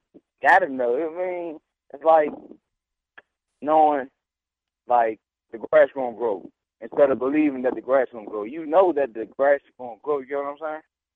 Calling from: Maryland, United States; Yeah, I'm from Glenard, Maryland.

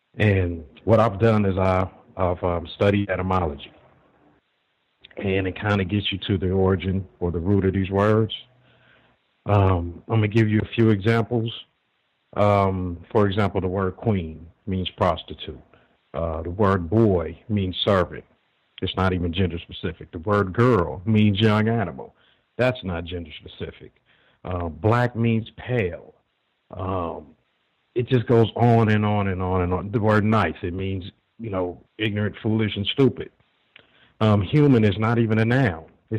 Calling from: Los Angeles, California, United States; I'm calling from Los Angeles

